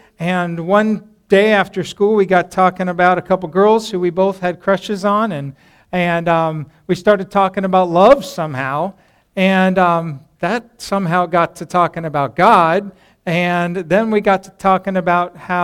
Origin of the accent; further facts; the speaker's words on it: Colorado, United States; I grew up in Colorado, and we've been apart for ages.